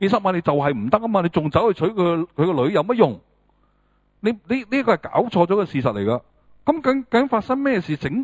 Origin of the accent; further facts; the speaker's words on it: China; 我中国人系咁噶嘛。